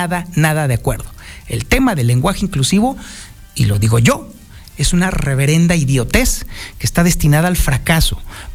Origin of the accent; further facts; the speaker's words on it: Mexico; Si hay algo que amamos los mexicanos es nuestro lenguaje, nuestra lengua madre, el español.